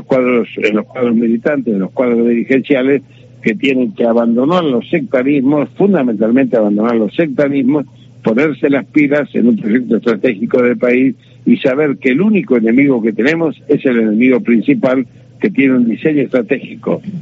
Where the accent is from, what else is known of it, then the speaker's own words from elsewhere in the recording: Río Turbio, Santa Cruz, Argentina; now in Río Gallegos, Argentina; Yo estoy lejos de eso porque, insisto, vengo de Río Turbio, ahora en Río Gallegos